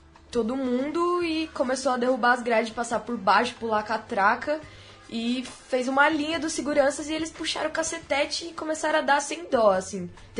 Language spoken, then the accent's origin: Portuguese; São Paulo, Brazil; Salve, Luísa, a gente é daqui da Zona Norte, estudando PJ no Carandiru, a ETEC.